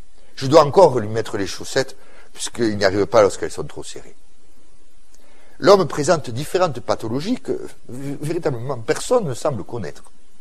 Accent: Aulnay, France; born there; je suis né à Aulnay. On est venu ici pour l'école.

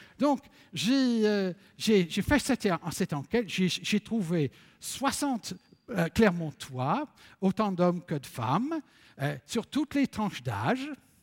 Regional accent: England, United Kingdom; French is a second language; Chez nous, en Angleterre, la distinction sociale se fait surtout, je le disais, au moyen de l'accent.

